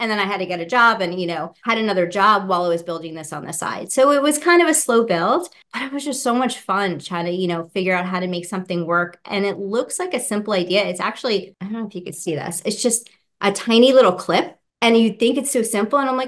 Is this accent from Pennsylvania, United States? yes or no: yes; Doylestown, Pennsylvania, United States; I am from Doylestown, Pennsylvania